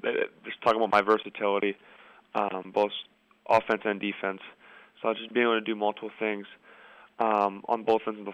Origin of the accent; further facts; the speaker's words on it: Indiana, United States; Just growing up in Indiana, just knowing all the history that's gone through that program and gone through that school